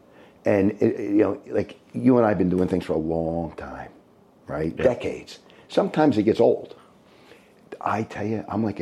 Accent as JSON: {"language": "English", "town": "Newark", "region": "New Jersey", "country": "United States", "tie": "born or raised there", "said": "I grew up in Newark, New Jersey. It's like Brooklyn. Poor."}